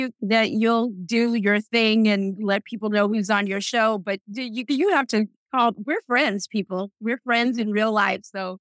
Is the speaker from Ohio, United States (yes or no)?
no; New York City, New York, United States; I am born and raised in New York City. Also, I was bicoastal for a long time as well